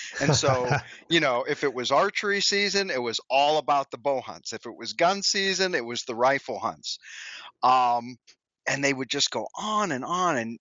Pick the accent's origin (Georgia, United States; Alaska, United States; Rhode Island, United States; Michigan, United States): Rhode Island, United States; Growing up in Rhode Island